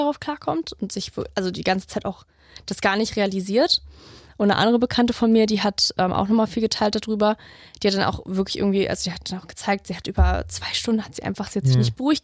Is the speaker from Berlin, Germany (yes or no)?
no; Saxony, Germany; Auch hier bei uns in Sachsen gab es welche, habe ich gesehen.